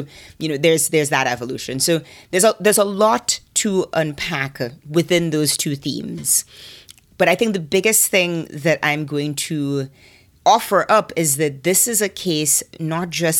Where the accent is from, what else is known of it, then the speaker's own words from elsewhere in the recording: Trinidad & Tobago; moved away as an adult; I grew up in Trinidad and left at 18. And so I did not have a chance to work in Trinidad as an adult.